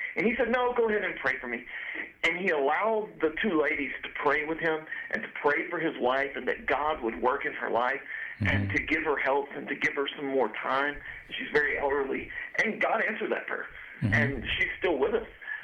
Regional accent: North Carolina, United States; We were originally from North Carolina.

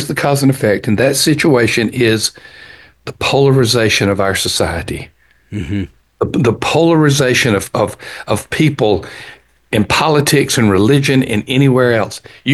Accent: Alabama, United States; Even though I was raised in South Alabama, and we didn't even know what snow was hardly at all.

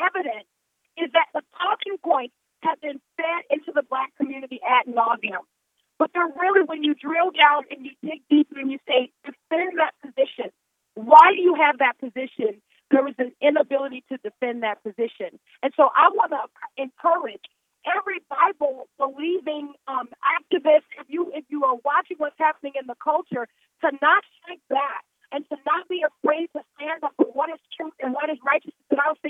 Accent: New Orleans, Louisiana, United States; You know, I said, I'm from New Orleans.

